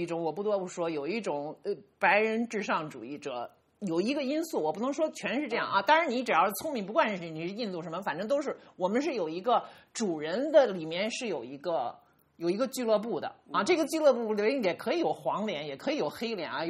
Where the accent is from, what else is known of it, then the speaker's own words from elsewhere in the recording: China; 因为我从小是在一种大的意识形态。我们中国虽然是无神论，我是长大无神论，但是那个共产主义就是国家宗教啊。